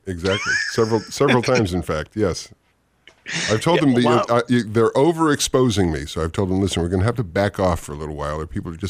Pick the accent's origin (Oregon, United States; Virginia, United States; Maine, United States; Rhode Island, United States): Rhode Island, United States; I've lived all over the United States, and I will tell people I'm from Rhode Island